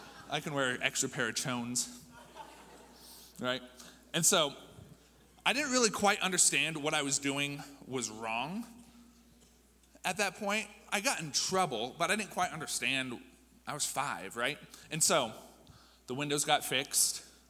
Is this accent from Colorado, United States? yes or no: yes; Kersey, Colorado, United States; also born or lived in Greeley; I was not born here in Arvada. I was born in Greeley, Colorado. It's not too far away, just up north a little bit. But I was raised in this little town called Kersey. It's just a little east of Greeley.